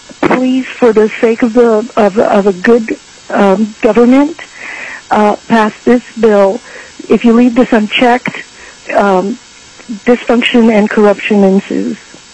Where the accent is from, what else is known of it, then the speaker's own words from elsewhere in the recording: Anchorage, Alaska, United States; I am from Anchorage, Alaska.